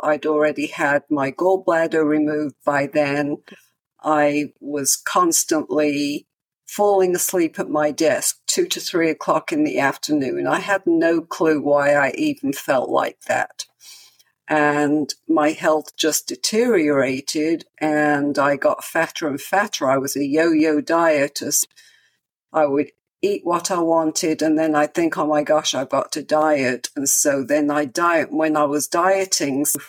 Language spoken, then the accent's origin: English; England, United Kingdom; moved away; I'm originally from England